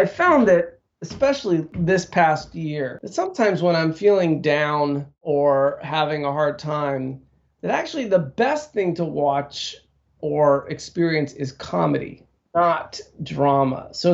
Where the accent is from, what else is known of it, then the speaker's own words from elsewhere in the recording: Midwest, United States; I grew up in the Midwest.